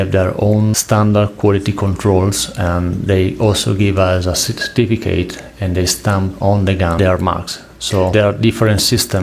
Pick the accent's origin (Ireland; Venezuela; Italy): Italy; English is a second language; I come from Italy.